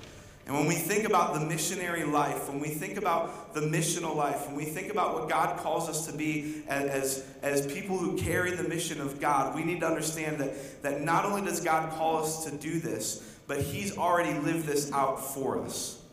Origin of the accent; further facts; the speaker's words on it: Syracuse, New York, United States; growing up in Syracuse and now moving to Central Pennsylvania, I've lived there now in total, I guess, about 10 years.